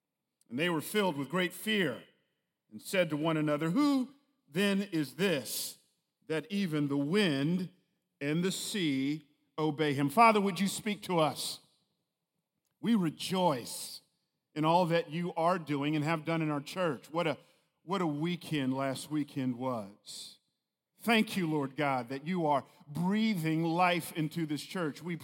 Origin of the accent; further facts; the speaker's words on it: Atlanta, Georgia, United States; I grew up in Atlanta, go Hawks, it ain't looking good, but I grew up in Atlanta, so it takes one to know one